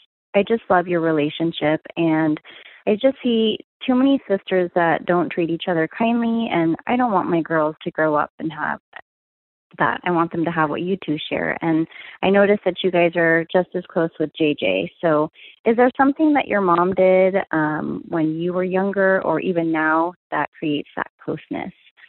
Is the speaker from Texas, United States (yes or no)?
no; Elk Grove, California, United States; I'm from Elk Grove near Sacramento in California.